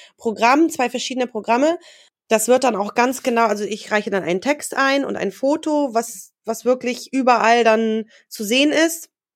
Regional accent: Poland; now in Germany; Ich komme ja ursprünglich aus Polen.

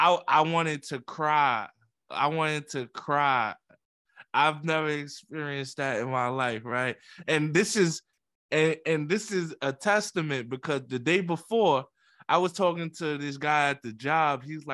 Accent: Bronx, New York, United States; it's everybody I know and I grew up with in the Bronx

